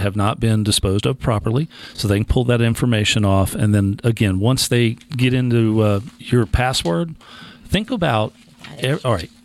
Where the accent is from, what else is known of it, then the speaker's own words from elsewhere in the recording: Colorado, United States; Like, I grew up in Colorado.